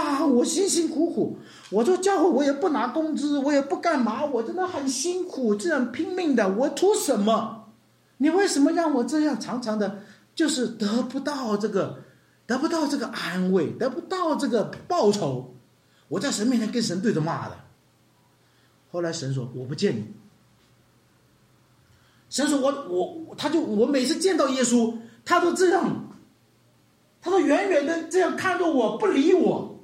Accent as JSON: {"language": "Chinese", "region": "Hunan", "country": "China", "said": "因为我是湖南人，我有很大的辣椒味"}